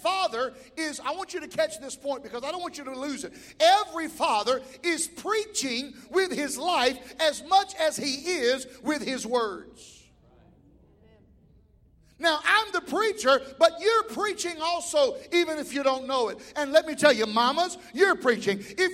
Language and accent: English; the South, United States; Boy, I'm from the South.